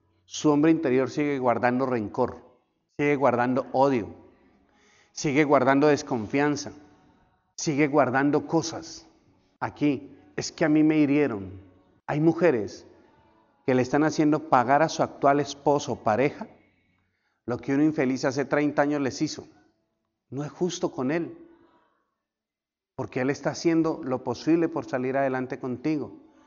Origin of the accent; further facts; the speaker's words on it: Colombia; Yo como colombiano sé lo que es un estigma de llegar a un aeropuerto y por solo ser colombiano, hágase de este lado.